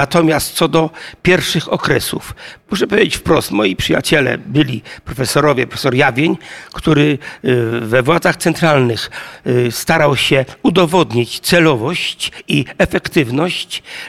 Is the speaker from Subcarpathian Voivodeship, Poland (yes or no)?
yes; Przemyśl, Subcarpathian Voivodeship, Poland; Ja jestem z Przemyśla